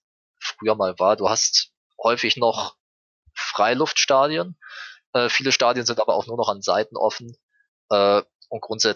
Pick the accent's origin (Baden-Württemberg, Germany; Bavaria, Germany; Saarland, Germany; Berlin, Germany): Bavaria, Germany; Tutzing; Ich komme aus Tutzing bei München